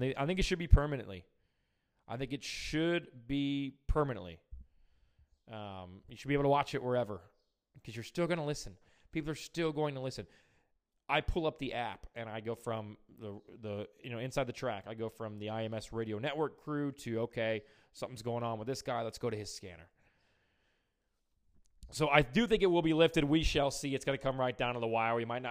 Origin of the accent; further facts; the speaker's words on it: Indiana, United States; now in Speedway, United States; You guys all know I'm from Northwest Indiana, 40 minutes outside of Chicago.